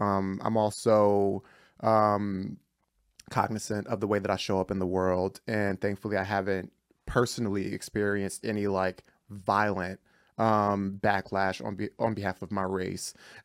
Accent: Trenton, New Jersey, United States; I grew up in Trenton, New Jersey, majority Black. I learned Swahili when I was younger.

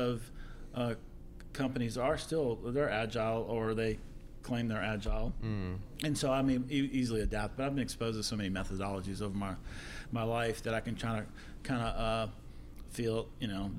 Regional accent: Louisiana, United States; Yes, I'm from South Louisiana.

